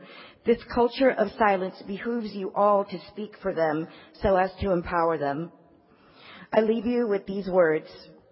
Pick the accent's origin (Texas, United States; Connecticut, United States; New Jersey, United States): Texas, United States; Dallas; I was born and raised in Dallas, and I currently live in District 5, Pleasant Grove.